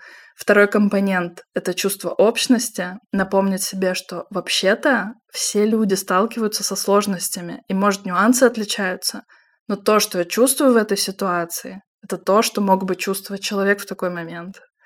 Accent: Russia; я приехала из России

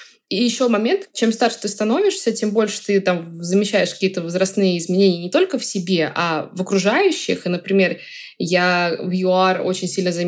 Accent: Amur Oblast, Russia; born there; also born or lived in Stavropol / Saratov; я родилась на Дальнем Востоке, в Амурской области. Жили мы то в Ставрополе, то в Подмосковье, то в Саратове, то еще где-то.

